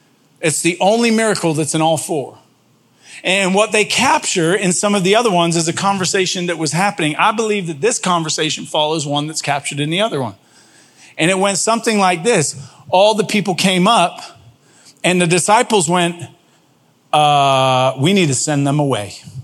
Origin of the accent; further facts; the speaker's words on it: England, United Kingdom; born there; I was born in England, right?